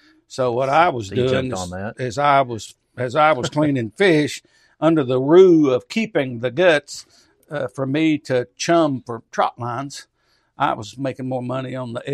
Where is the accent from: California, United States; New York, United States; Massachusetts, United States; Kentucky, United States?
Kentucky, United States; I grew up on Lake Cumberland. Mm-hmm. And I was... what a wonderful place to grow up.